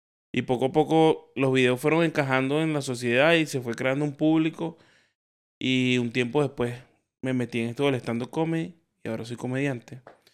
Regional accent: Venezuela; moved away as an adult; now in Chile; Yo soy un venezolano más que llegó a Chile

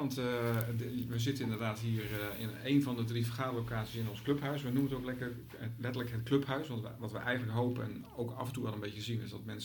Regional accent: Amersfoort, Utrecht, Netherlands; ik kom ook uit Amersfoort. Ik heb een groot deel van mijn leven in Amersfoort gewoond

